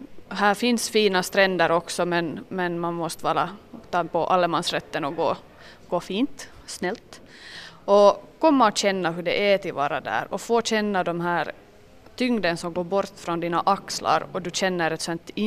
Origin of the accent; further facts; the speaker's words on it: Kimitoön, Southwest Finland, Finland; also born or lived in Åbo; now in Korpo, Finland; steget var inte så stort att flytta till Korpo när jag är hemma från Kimitojön. Att från en ö till en annan, att jag var emellan i Åbo.